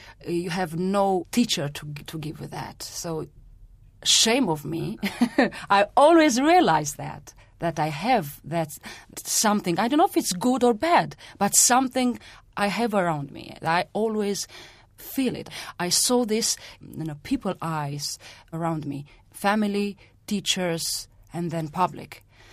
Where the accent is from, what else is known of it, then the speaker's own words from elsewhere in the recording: Romania; I am from Romania, from hard time, and Ceausescu time you just mentioned.